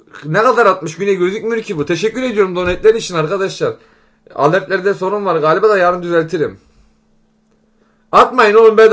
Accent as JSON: {"language": "Turkish", "region": "Yozgat", "country": "Turkey", "said": "Ben Yozgatlıyım"}